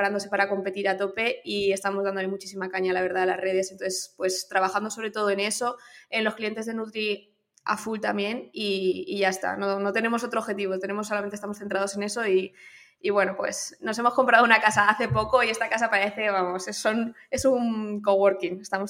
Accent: Community of Madrid, Spain; now in Valencia, Spain; aquí soy una madrileña viviendo en Valencia, estoy muy, muy contenta

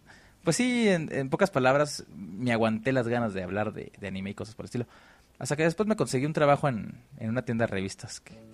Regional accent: Tlagolilo, Durango, Mexico; allá en Tlagolilo, Zaragoza, Durango, que es pues, mi pueblo

